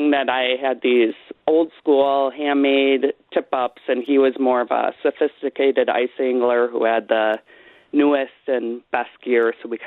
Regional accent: Wisconsin, United States; And I grew up on Nagawicca Lake in Waukesha County

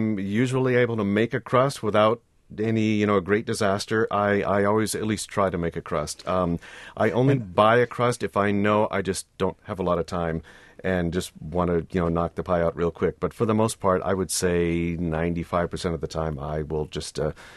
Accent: Massachusetts, United States; now in Wisconsin, United States; I grew up in Massachusetts. Those are all great products from where I came from

